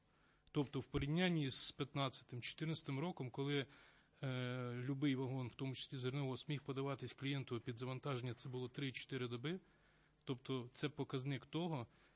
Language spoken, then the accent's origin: Ukrainian; Lviv Oblast, Ukraine; ми з вами земляки, я теж з Львівщини